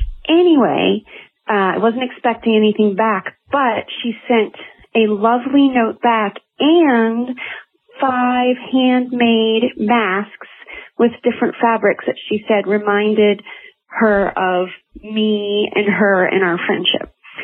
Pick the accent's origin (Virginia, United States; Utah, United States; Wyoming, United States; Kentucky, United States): Virginia, United States; I'm from Virginia.